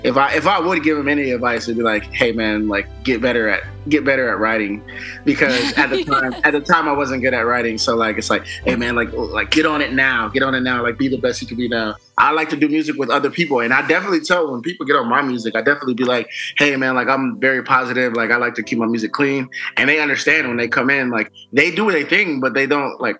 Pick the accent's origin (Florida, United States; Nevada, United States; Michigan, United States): Nevada, United States; Las Vegas; everybody. I am from Las Vegas, Nevada.